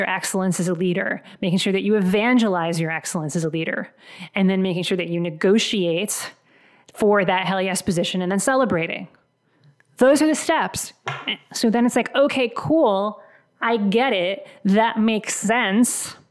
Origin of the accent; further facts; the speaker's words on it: New England, United States; I was born and raised in New England, lived here for most of my life, brief stint in the Philadelphia area.